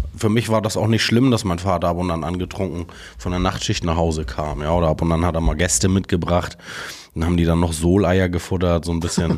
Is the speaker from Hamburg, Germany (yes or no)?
yes; Hamburg, Germany; Ich bin aufgewachsen immer am Pendeln zwischen Sasel und der Reeperbahn. Mein Vater hat auf der Reeperbahn gearbeitet und wir haben in Sasel gewohnt.